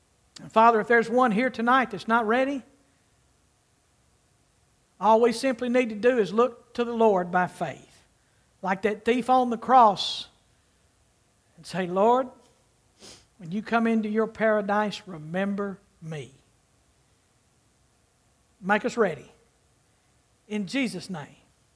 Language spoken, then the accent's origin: English; Clarksville, United States; I pray for my hometown, for Clarksville.